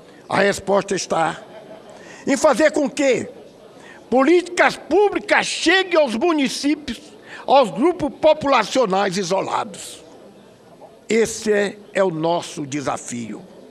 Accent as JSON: {"language": "Portuguese", "region": "Maranhão", "country": "Brazil", "said": "No Maranhão, minha terra, por exemplo"}